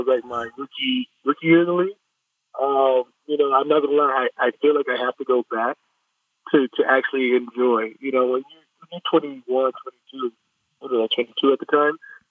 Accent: Arizona, United States; I'm a kid from Arizona, so I'm always in Mexico

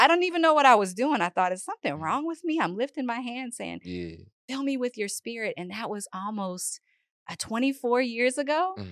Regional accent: Baltimore, Maryland, United States; You know, I'm from Baltimore, so they call us Shorty up there.

